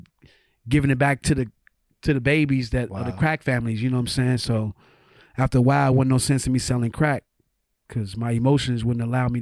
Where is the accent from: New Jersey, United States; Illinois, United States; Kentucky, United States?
Illinois, United States; Chicago; Well, you know, Chicago is like, man, so many black people, bro. So we didn't have to deal with that level of racism because we was never around them.